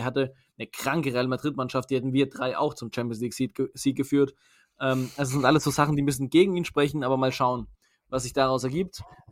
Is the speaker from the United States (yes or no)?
no; Ecuador; Wie ihr wisst, ich komme aus Ecuador.